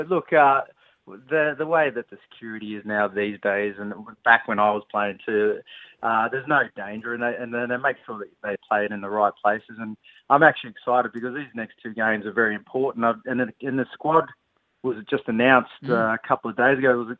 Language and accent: English; Australia; I'm Australian.